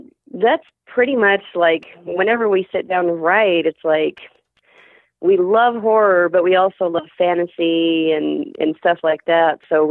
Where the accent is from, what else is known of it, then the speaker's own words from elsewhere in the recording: Arizona, United States; But we grew up in Arizona. We still live here in Hades.